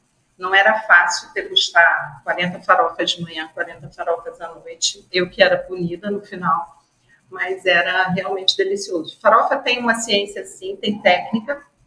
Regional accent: Rio de Janeiro, Brazil; Eu sou carioca, né? Eu sou filha de pernambucana e carioca. Então, eu chamo muito aipim, que o carioca chama mandioca de aipim, e macaxeira, como é em Pernambuco, como ela é chamada.

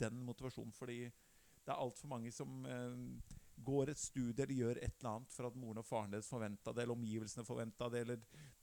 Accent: Oslo, Norway; Ja, jeg er jo fra Oslo Øst.

